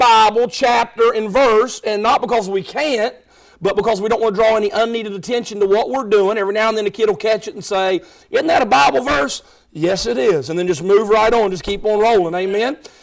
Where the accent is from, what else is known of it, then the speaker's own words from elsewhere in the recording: West Virginia, United States; But over the last 10 years, that 13 years, I've been working in my home state of West Virginia.